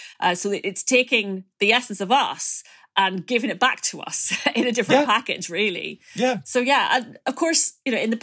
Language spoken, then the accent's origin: English; Ireland; I assure you as an Irish person that feck is not a dirty word.